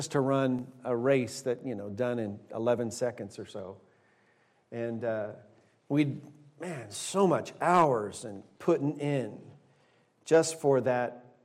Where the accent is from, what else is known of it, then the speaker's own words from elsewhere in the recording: Placerville, California, United States; I'm from Placerville, California.